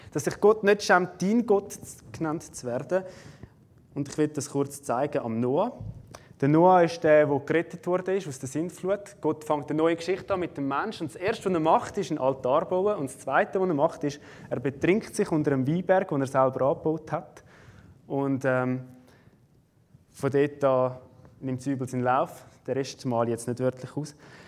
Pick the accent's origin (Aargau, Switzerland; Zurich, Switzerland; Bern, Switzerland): Zurich, Switzerland; Rüti; eine Stadt wie Rüti, wo ich herkomme